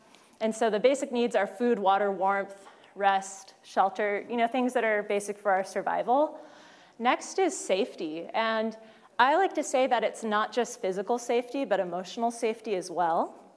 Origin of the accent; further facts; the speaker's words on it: San Diego, California, United States; I'm from San Diego